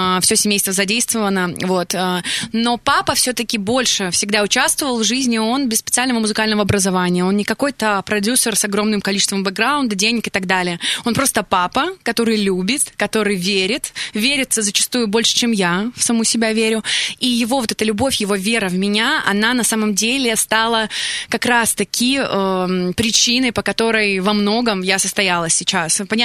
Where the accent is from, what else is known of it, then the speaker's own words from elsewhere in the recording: Belarus; я стала ведущей, ведущей в Беларуси, я сама из Беларуси.